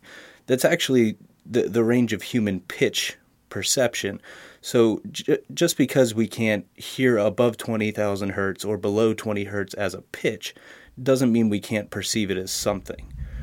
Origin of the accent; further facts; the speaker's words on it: Harrisburg, Pennsylvania, United States; I'm from Harrisburg, Pennsylvania.